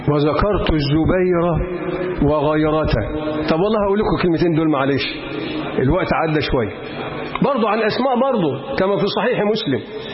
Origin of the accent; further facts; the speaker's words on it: Egypt; اللهم اجعل بلدنا مصر بلد امن وامان ورخاء واستقرار